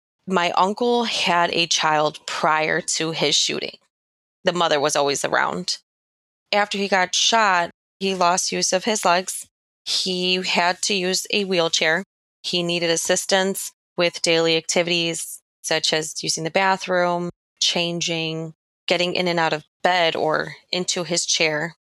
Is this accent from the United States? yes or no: yes; Chicago, Illinois, United States; I grew up in Chicago. My biological father and mother were very young when they had my brother and I. I'm a twin.